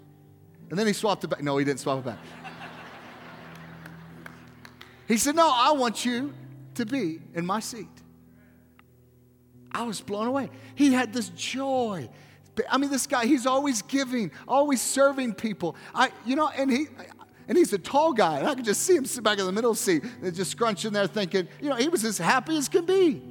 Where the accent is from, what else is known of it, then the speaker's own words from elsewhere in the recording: the South, United States; I grew up in the South, and we'd have a garden, and everybody canned.